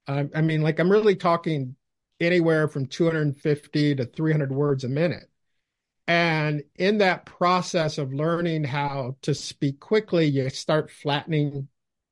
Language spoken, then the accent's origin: English; the South, United States; accent: Southern; Well, we'll have to decide whether your listeners think that my Southern accent is coming through.